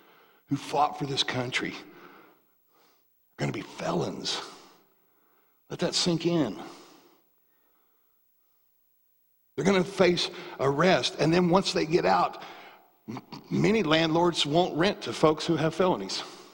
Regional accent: Tennessee, United States; You guys know I was born in Tennessee, right? Born and raised in Tennessee.

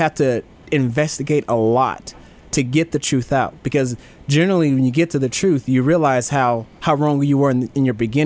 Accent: St. Louis, Missouri, United States; I grew up in St. Louis.

